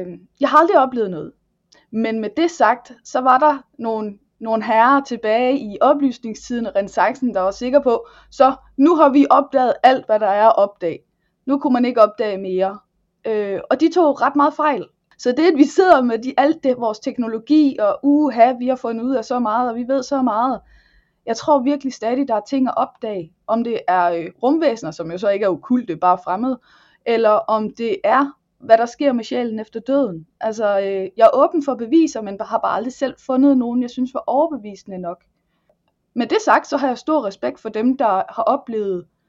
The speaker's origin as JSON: {"language": "Danish", "region": "North Denmark Region", "country": "Denmark", "said": "Så kommer jeg fra Nordjylland, og ja, så er jeg 37."}